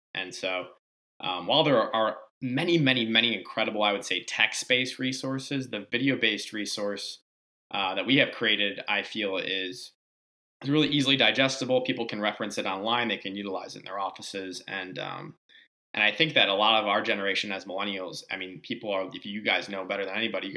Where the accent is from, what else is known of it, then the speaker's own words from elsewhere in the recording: Novi, Michigan, United States; now in Charlotte, United States; I'm an optometrist that practices in Charlotte, North Carolina. But some background, I'm born and raised in Novi, Michigan.